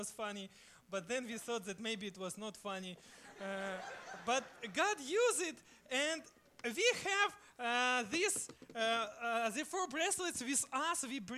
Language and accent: English; Ukraine; English is a second language; I am from Ukraine, but I have present for you from Ukraine.